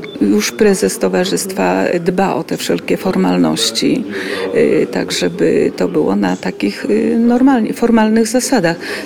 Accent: Lublin, Lublin Voivodeship, Poland; moved away; ja jestem z Lublina, także to nie jest daleko, także od czasu do czasu wyjeżdżam też do Polski.

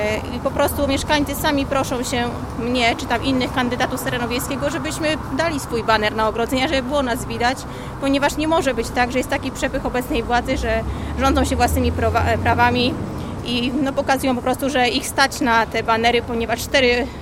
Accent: Łódź Voivodeship, Poland; Ja pochodzę z terenu wiejskiego, z powiatu Łódzkiego Wschodniego.

